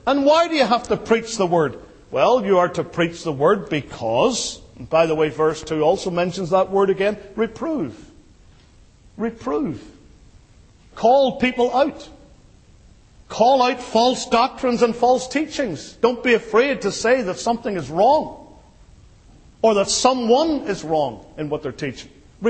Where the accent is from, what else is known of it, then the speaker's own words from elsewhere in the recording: United Kingdom; And I say that as a Brit.